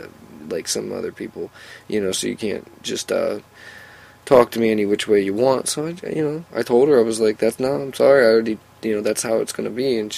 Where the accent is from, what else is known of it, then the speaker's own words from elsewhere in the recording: Williamsport, Pennsylvania, United States; It's 98 miles from my hometown in Williamsport, and I drive there